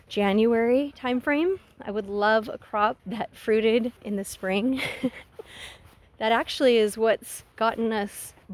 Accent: Hanford, California, United States; I remembered in kindergarten, I grew up in Hanford, and we got to tour a dairy

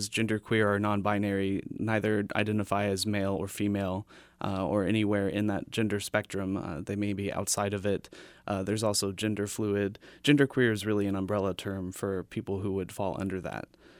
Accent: Lee's Summit, Missouri, United States; Yes, in Lee's Summit, Missouri.

